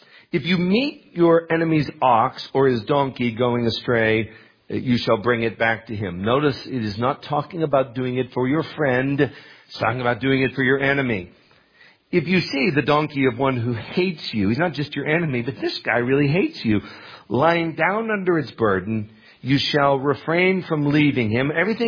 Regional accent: Pennsylvania, United States; Growing up in Western Pennsylvania, when I grew up, we did not have a lot of surplus cash.

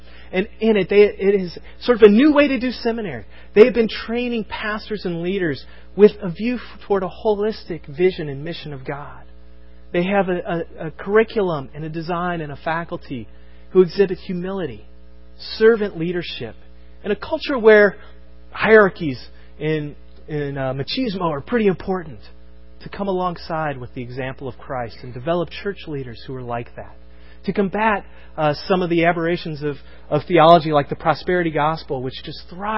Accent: Chicago, Illinois, United States; hey, we're from Chicago. We invented vote early, vote often.

